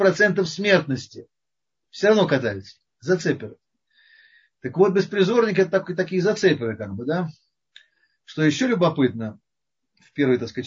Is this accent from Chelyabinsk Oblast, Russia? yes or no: no; Moscow, Russia; Я москвич, мне проще. Московский сленг.